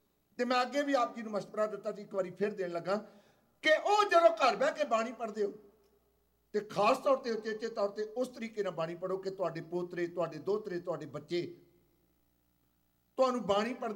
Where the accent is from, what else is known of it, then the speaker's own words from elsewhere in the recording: Khanna, Punjab, India; ਮੇਰਾ ਇਲਾਕਾ ਖੰਨੇ ਦਾ ਪੈਂਦਾ, ਲੁਧਿਆਣੇ ਜ਼ਿਲ੍ਹੇ ਦੀ ਤਹਿਸੀਲ ਹੈ ਸਬ ਡਿਵੀਜ਼ਨ ਖੰਨਾ।